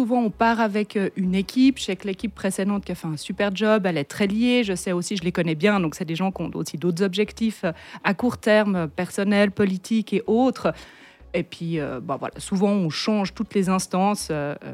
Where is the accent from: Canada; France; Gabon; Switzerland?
Switzerland; Crissier, Vaud; Moi, je viens d'ici, de Crissier.